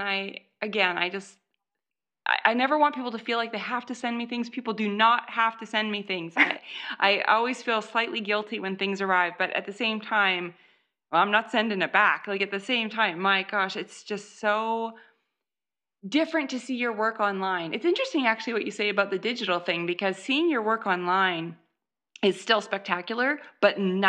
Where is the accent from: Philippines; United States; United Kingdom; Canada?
Canada; Well, I'm Canadian.